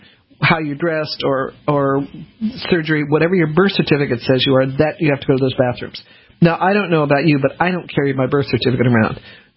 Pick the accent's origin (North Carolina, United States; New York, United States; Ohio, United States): North Carolina, United States; So, but the joke is, well, we're from North Carolina. North Carolina's got a problem about this.